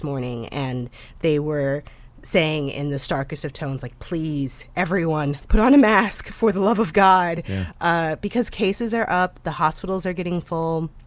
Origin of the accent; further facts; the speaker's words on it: St. Louis, Missouri, United States; It's about my hometown, story out of the St. Louis Post-Dispatch